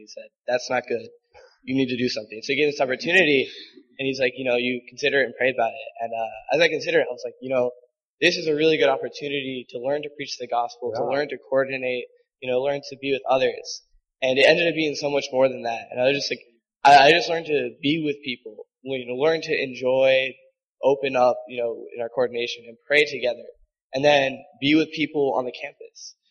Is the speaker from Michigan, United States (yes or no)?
no; Charlotte, North Carolina, United States; I'm going into my second year, and I'm also from Charlotte, North Carolina.